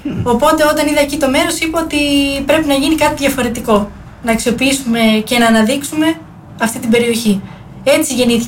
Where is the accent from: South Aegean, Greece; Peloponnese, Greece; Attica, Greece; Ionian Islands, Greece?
Attica, Greece; Athens; Το κρασί ήταν μια μεγάλη μου αγάπη από πολύ μικρή ηλικία, παρότι μεγάλωσα στην Αθήνα.